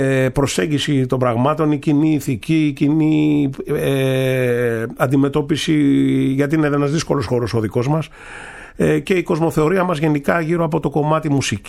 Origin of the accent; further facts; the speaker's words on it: Nikaia, Attica, Greece; εγώ μεγάλωσα στη Νίκαια, η οποία είναι μια προσφυγωμάνα, μια κοιτίδα του μικρασιατικού πολιτισμού του νεότερου, της νεότερης Ελλάδος.